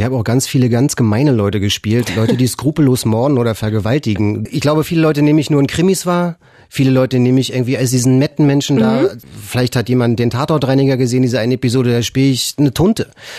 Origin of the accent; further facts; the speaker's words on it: Berlin, Germany; Ich bin weggezogen 98, als meine Kinder geboren wurden, und auch da war mir der Bezirk schon fremd, und heute bin ich eigentlich wirklich fast nie mehr im Prenzlauer Berg.